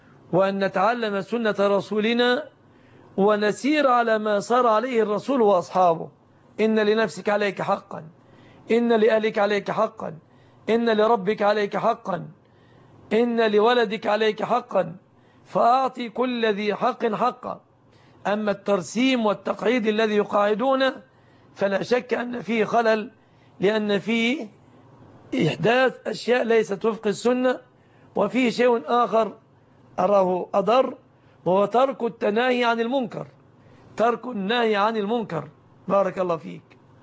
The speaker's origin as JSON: {"language": "Arabic", "country": "Egypt", "said": "بلادنا مصر"}